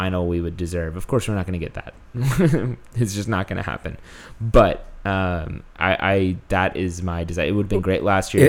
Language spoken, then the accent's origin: English; Houston, Texas, United States; And I say this, and I'm from Houston. I do not like Dallas.